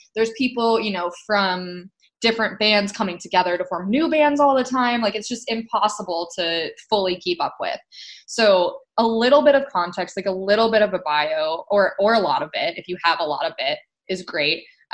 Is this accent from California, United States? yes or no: no; Michigan, United States; now in Seattle, United States; Like, I grew up in Michigan my whole life, like lived there my whole life.